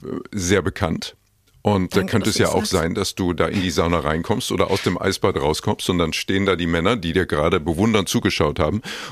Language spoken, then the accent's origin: German; Leipzig, Saxony, Germany; Ich komme ja nun ursprünglich aus der DDR und bin ja in Leipzig groß geworden